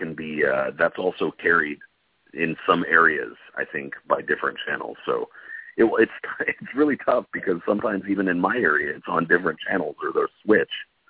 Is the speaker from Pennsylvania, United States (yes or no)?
yes; Pennsylvania, United States; I'm from Eastern PA. I told you I know this game.